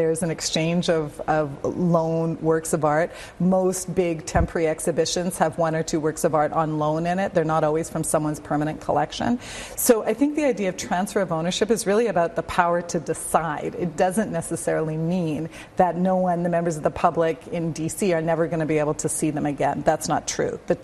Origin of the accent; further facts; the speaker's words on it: South Africa; as a South African myself, it's obviously a critical issue for me personally